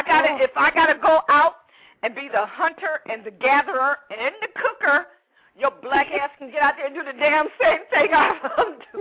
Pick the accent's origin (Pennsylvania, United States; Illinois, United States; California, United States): Illinois, United States; Chicago; born there; Thank you for bringing Chicago. I was born in Chicago. I was born in Cook County Hospital, baby, so bring it.